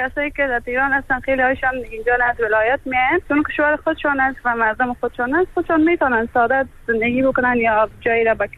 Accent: Afghanistan; من از افغانستان اومدم

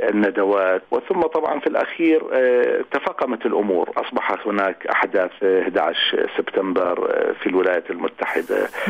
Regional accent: Basra, Basra Governorate, Iraq; ترعرعت في البصرة، والبصرة هي ثغر العراق الباسم مثل ما يقولون، وذكرياتي في هذه المدينة ذكريات طيبة وجميلة جدا.

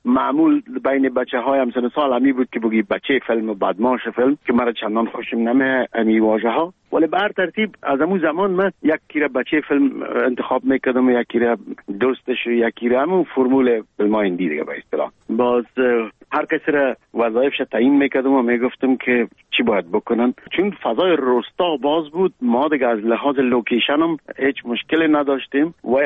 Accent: Kabul, Afghanistan; moved away; ما در کابل به دنیا آمدیم، در 4 کابل.

